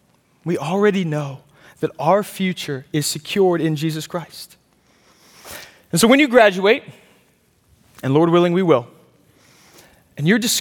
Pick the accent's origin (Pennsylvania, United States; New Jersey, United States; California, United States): Pennsylvania, United States; In my home state of Pennsylvania, there are 3.8 billion, with a B, properties and inheritances just waiting to be claimed.